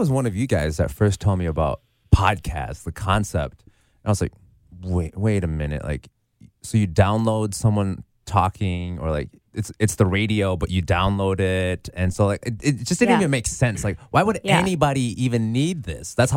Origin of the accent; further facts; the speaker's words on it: Minnesota, United States; I assume not everyone around the country is listening to like our podcast because we're from Minnesota.